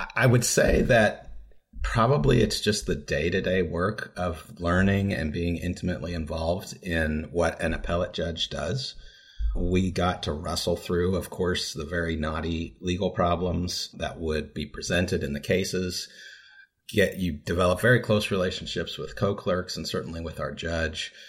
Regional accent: Lawrence, Kansas, United States; Yeah, so I'm from Lawrence, which is just about 30 miles east of Topeka, which is the home of the University of Kansas.

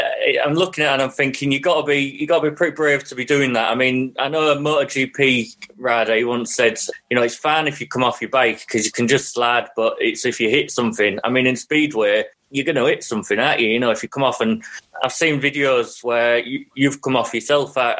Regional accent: Hull, Yorkshire and the Humber, United Kingdom; because I'm from Hull

